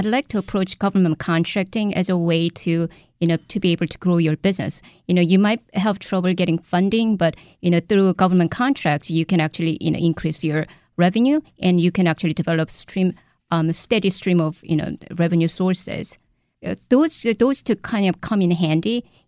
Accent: South Korea; moved away as an adult; now in United States; I was born and raised in South Korea. I came to this country about 2000 for graduate school, and then I was planning to go back, and then I met my husband. So I came out to Washington, D.C. area in 2004

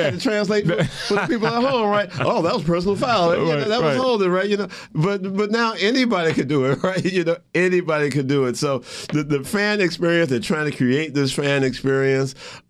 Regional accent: Washington, District of Columbia, United States; born there; I was born in Washington, D.C.

